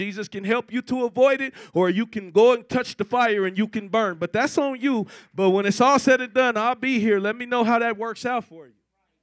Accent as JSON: {"language": "English", "region": "Colorado", "country": "United States", "lives_now": "Texas, United States", "said": "been here like 10 years, so this is where I live. This is home. I'm claiming it, and I'm owning it. I'm from Colorado, but Texas is my home, right?"}